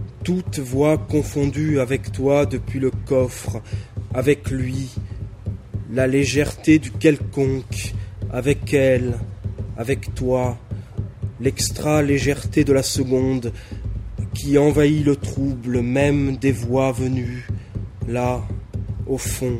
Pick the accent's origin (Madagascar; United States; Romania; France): France; south of France; moved away as an adult; also born or lived in Paris; Je venais du sud de la France, j'écrivais depuis assez longtemps, et arrivant à Paris